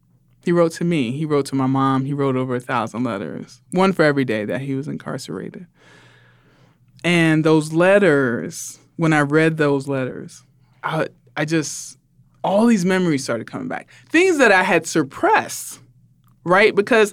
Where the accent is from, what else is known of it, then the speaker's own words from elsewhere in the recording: United States; given that I grew up in the United States is my context